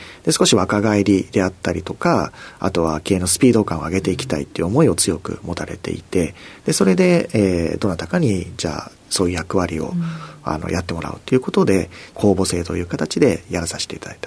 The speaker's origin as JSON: {"language": "Japanese", "town": "Ikaho", "region": "Gunma", "country": "Japan", "said": "出身は群馬県の伊香保町というところになります。"}